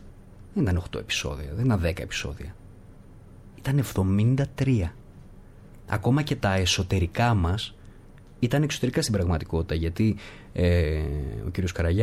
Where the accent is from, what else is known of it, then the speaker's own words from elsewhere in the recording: Thessaloniki, Central Macedonia, Greece; Η Θεσσαλονίκη είναι η πατρίδα μου.